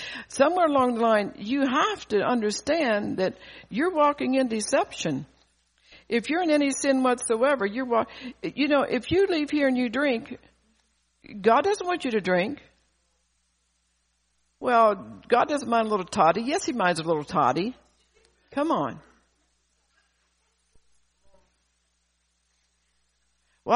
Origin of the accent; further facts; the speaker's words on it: Delaware, United States; you know I'm from Delaware and you're living in Florida